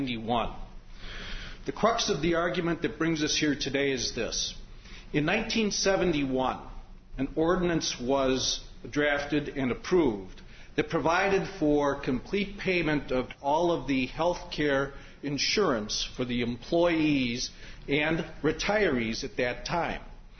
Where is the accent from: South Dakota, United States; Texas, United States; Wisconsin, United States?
Wisconsin, United States; Milwaukee; I'm from Milwaukee, Wisconsin.